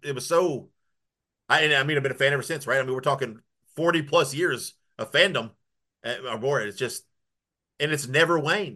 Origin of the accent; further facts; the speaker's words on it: Indiana, United States; I grew up in Central Indiana. And we'd get Memphis Wrestling out of Louisville.